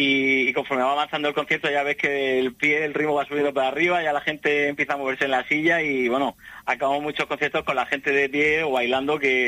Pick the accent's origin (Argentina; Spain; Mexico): Spain; Region of Murcia; accent: Murcia; now in Valencian Community, Spain; Sí, es de por ahí de Murcia.